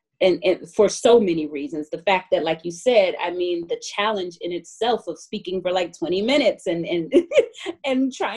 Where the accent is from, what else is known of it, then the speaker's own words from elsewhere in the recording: Atlanta, Georgia, United States; I grew up in Atlanta, Georgia. I remember going to plantations and picking cotton and visiting slave burial grounds and Native American burial grounds in elementary school.